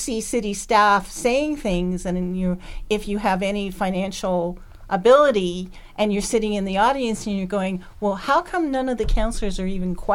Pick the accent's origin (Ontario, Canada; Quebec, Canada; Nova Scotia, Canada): Quebec, Canada; Montreal; I grew up in Montreal.